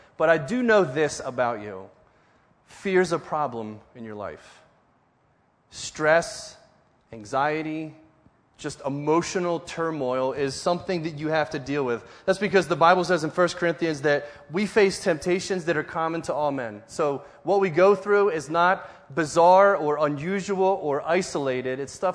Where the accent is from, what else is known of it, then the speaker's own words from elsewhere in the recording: New Jersey, United States; I'm from South Jersey.